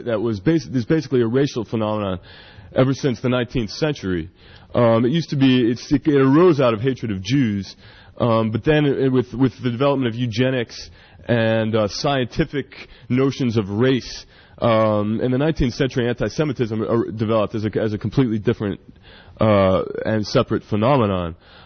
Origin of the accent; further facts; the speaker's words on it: Miami Beach, Florida, United States; I grew up in Miami Beach, Florida, which has a very large Jewish community. I'm Jewish on my mother's side